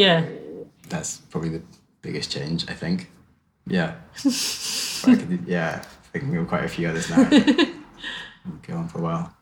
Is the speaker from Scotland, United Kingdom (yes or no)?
no; West Midlands, United Kingdom; I'm from Shropshire.